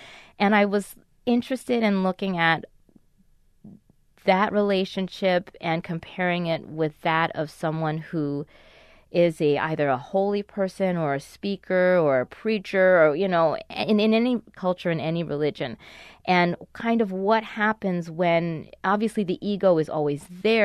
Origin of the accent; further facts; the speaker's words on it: United States; Growing up in the United States, it was difficult for me to kind of have a kind of a cultural exposure